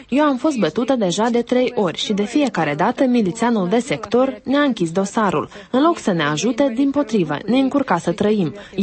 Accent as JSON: {"language": "Romanian", "region": "Ternopil Oblast", "country": "Ukraine", "said": "sunt din Ucraina, din regiunea Ternopol."}